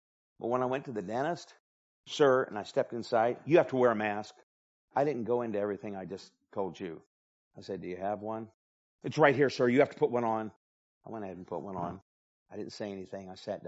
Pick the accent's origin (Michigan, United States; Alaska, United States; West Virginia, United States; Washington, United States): Michigan, United States; but when I was growing up in Michigan